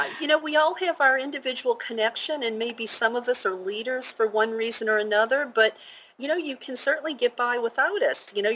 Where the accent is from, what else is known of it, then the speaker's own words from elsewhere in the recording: New Orleans, Louisiana, United States; born there; I was born Catholic in New Orleans, Louisiana, in the middle of the Bible Belt, if you can believe that.